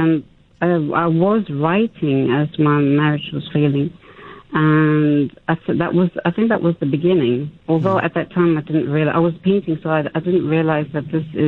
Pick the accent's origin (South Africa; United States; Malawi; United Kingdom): South Africa; Tongaat, KwaZulu-Natal; I grew up in Tongaat, and you know, we grew up next to a sugarcane plantation with lots of trees, mango trees, lychee trees, and then went to school in Durban in the city.